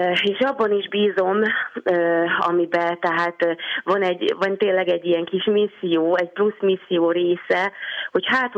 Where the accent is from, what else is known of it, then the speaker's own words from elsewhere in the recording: Hungary; magyarként nagyon büszke vagyok arra, hogy szinte egy emberként megmozdult az ország